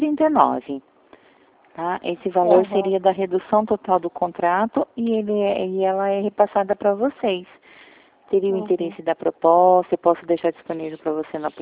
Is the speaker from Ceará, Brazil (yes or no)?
no; São Paulo, Brazil; Eu sou do estado de São Paulo.